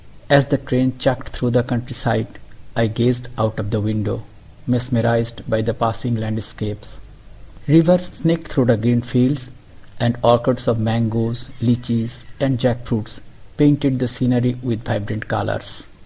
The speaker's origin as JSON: {"language": "English", "country": "Bangladesh", "second_language": "English", "said": "Embracing my home country, Bangladesh."}